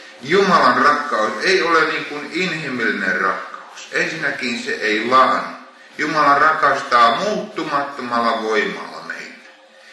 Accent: Savo, Finland; born there; Mä olen tuolta Savonmaalta syntyisin. Ja sitten vaimoni kautta tutustuin pohjalaisiin.

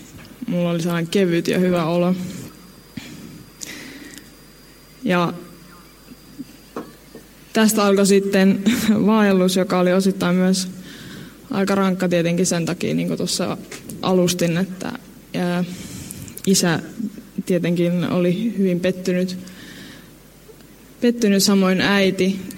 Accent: Helsinki, Uusimaa, Finland; Mä oon syntynyt ihan Suomessa. Äitini on suomalainen. Helsingissä on siis syntynyt ja kasvanut. Mutta isä on libyalainen ja sain häneltä islamilaisen kasvatuksen.

